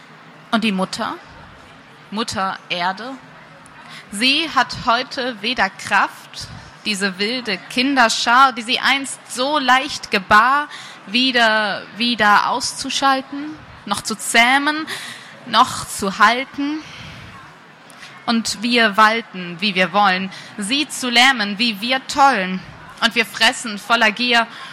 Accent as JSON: {"language": "German", "town": "Lage", "region": "North Rhine-Westphalia", "country": "Germany", "said": "Ich komme aus Lage"}